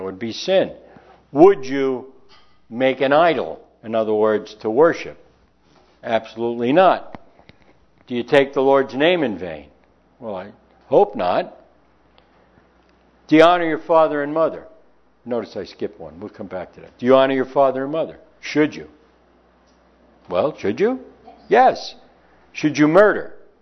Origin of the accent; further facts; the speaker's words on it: East Coast, United States; I can remember as a child growing up on the East Coast, there weren't stores open on Sunday.